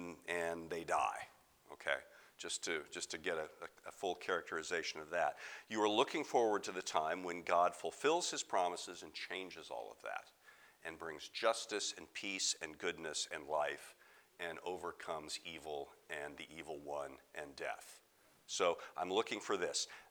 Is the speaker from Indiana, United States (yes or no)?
yes; Indiana, United States; I have lived in hills. I'm from Indiana, so this is a very familiar landscape